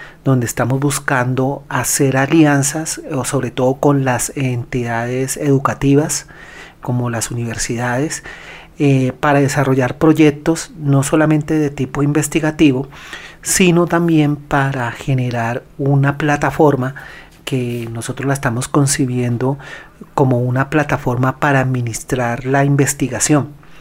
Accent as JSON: {"language": "Spanish", "country": "Colombia", "said": "crear nuestras propias tecnologías como colombianos que le puedan servir al mundo."}